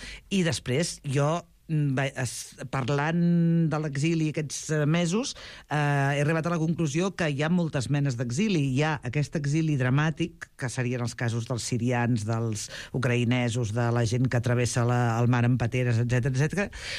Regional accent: Figueres, Catalonia, Spain; now in Badalona, Spain; sóc badalonina i sóc figuerenca, perquè a més és que és la pura realitat.

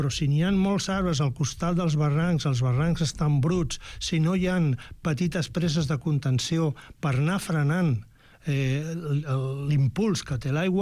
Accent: Aragon, Spain; Jo sóc de l'Aragó

